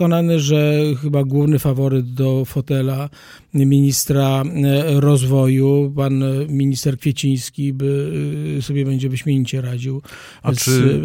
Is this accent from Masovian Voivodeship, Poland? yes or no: yes; Radom, Masovian Voivodeship, Poland; Ja jestem z Radomia